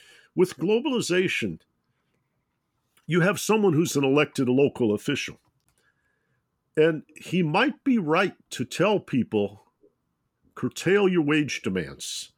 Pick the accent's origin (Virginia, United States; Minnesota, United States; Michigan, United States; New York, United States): Michigan, United States; Detroit; that I'm from Detroit, Michigan